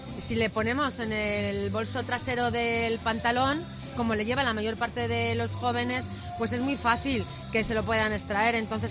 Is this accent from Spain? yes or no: yes; Valladolid, Castile and León, Spain; ¿Será que soy de Valladolid?